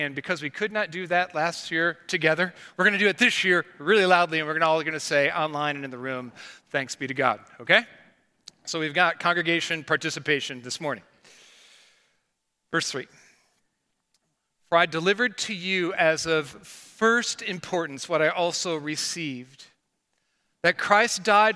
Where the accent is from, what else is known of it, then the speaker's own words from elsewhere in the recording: Rockford, Illinois, United States; And I grew up in Rockford, Illinois, and Six Flags Great America was just about 90 miles from us